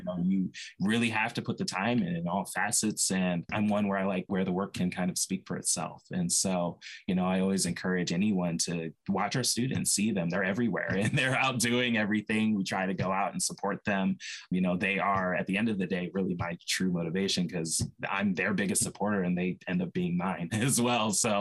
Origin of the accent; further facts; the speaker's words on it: Maryland, United States; So I grew up here in Howard County.